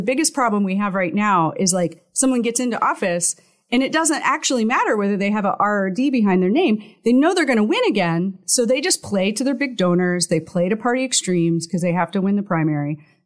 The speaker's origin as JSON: {"language": "English", "town": "Shelby", "region": "Ohio", "country": "United States", "tie": "born or raised there", "said": "I grew up in Shelby, just north of Mansfield, because my parents bought a bakery and a diner."}